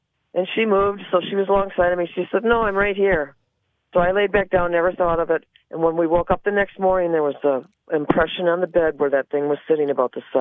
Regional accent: Antigo, Wisconsin, United States; I was born and raised in Antigo.

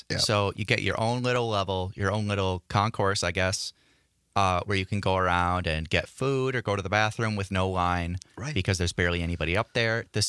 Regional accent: Manitowoc, Wisconsin, United States; For me, growing up in Manitowoc, Wisconsin

